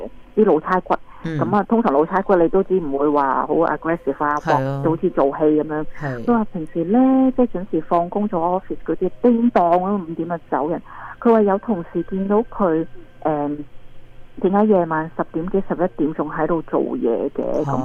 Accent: Hong Kong; 即系我谂我哋香港人好惨，即系翻工

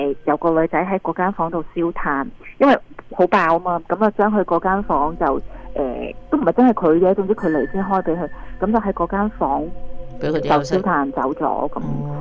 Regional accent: Hong Kong; 即系我谂我哋香港人好惨，即系翻工

